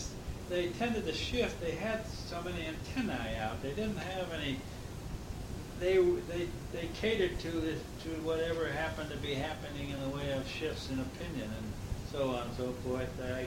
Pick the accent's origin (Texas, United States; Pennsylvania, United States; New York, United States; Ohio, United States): Pennsylvania, United States; Erie; Erie. I had a very different background than a lot of these people.